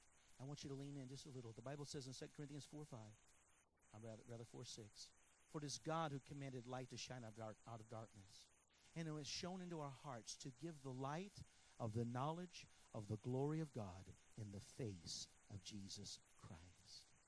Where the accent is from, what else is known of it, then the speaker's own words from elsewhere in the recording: Chicago, Illinois, United States; You know, I'm from Chicago. You know, I got to cheer on the Bulls.